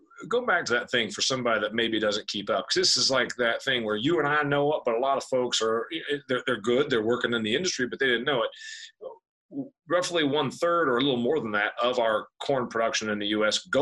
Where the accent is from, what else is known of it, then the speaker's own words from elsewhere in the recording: Indiana, United States; I'm from Indiana, one of the top 5 corn producing states.